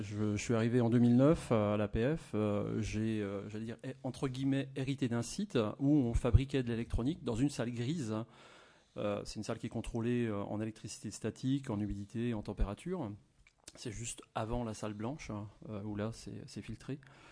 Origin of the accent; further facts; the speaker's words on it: Grand Est, France; je suis alsacien, on a des clients en Alsace